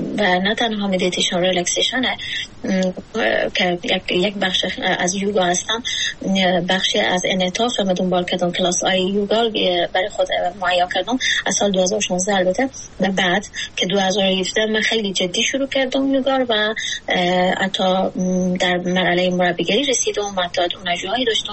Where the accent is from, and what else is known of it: Afghanistan